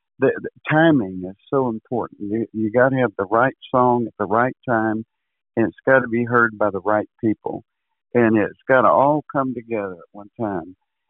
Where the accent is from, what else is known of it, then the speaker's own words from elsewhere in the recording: San Antonio, Texas, United States; I was raised in San Antonio